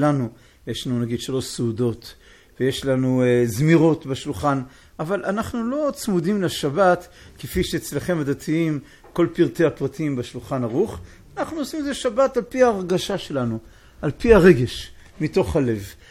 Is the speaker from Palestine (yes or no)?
yes; Hebron, West Bank, Palestine; כי אני כל כך ככה בא לחזק את יישוב ארץ ישראל, הרי אני בא מחברון